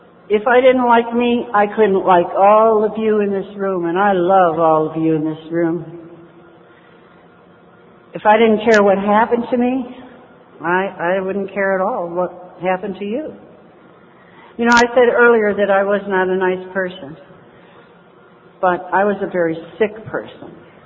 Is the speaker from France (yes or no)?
no; United States; And I said, well, I'm a first-generation American, and my parents were born in Scotland.